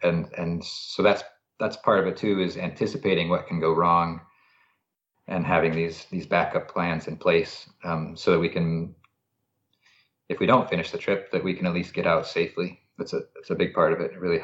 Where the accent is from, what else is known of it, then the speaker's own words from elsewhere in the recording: McGrath, Alaska, United States; all the parts of it that I can relate to from growing up in McGrath are all really accurate.